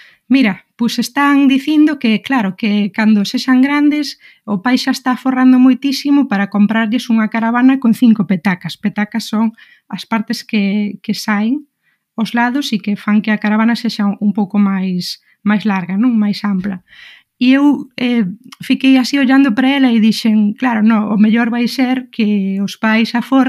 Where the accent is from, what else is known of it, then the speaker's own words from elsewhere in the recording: Padrón, Galicia, Spain; Eu son unha persoa que vivín e crecín en Padrón